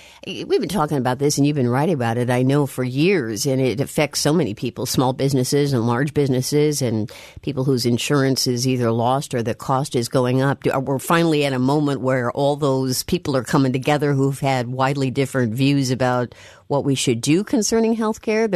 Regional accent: United States; when are we as the American people and the administration going to say, hey, things are turning around, it's getting better?

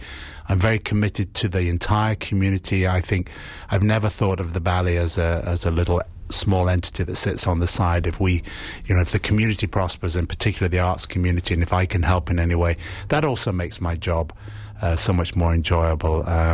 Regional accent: England, United Kingdom; And that's part of growing up in England.

